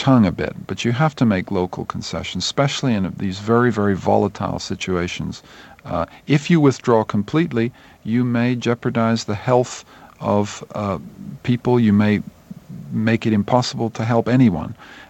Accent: Canada; Well, I'm a Canadian.

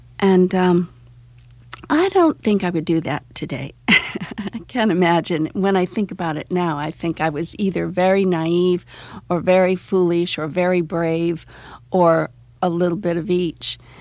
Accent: Detroit, Michigan, United States; moved away as an adult; And I grew up in Detroit, and I'd never been outside of Detroit.

